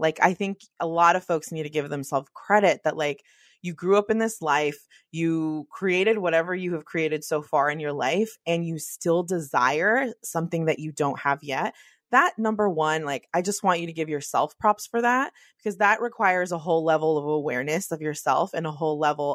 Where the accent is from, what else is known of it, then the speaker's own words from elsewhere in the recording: California, United States; I think about Kobe and I think about Serena Williams and I think about Steph Curry because I'm from the Bay.